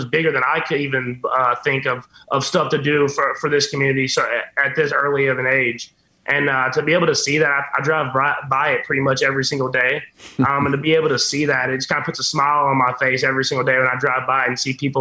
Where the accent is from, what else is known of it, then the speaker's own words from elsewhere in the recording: Texas, United States; Yeah, I think it has something to do with growing up in Texas.